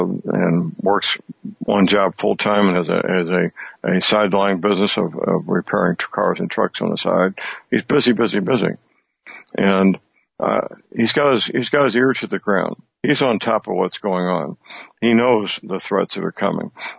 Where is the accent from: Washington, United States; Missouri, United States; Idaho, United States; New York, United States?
Missouri, United States; That's Missouri, my home state.